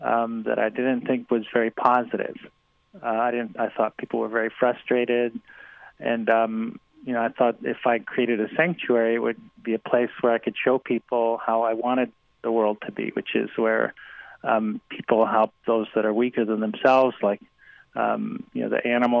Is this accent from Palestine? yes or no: yes; Palestine; moved away as an adult; now in United States; I'm actually from there. I'm from Palestine. I was born in Palestine. And then I came to America for college.